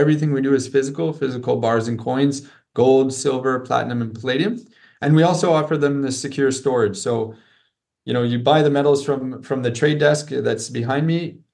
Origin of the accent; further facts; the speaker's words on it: Canada; closer to home, being a Canadian